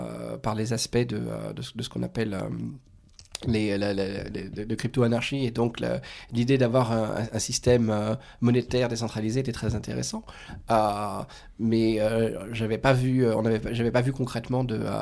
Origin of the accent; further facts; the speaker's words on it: Montrouge, Île-de-France, France; moved away as an adult; now in United States; Je suis né autour de Paris et j'ai grandi à Montrouge.